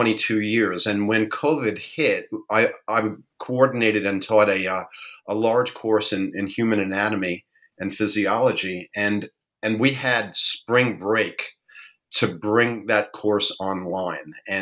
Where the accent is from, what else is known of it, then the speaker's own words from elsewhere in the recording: New York, United States; I am born and raised in New York. I grew up with parents who were hardworking middle class types